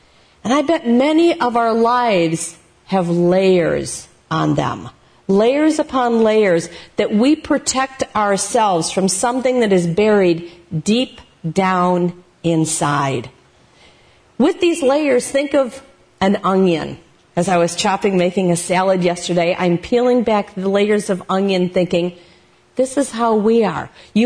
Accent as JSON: {"language": "English", "town": "Toledo", "region": "Ohio", "country": "United States", "tie": "born or raised there", "said": "I have lived in the Toledo area almost all my life. I grew up over in West Toledo, went to McKinley, which is no longer there, DeVilbiss, which is closed."}